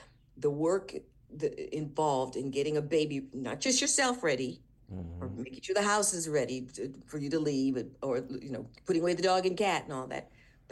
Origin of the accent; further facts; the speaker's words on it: San Francisco, California, United States; So I grew up in San Francisco.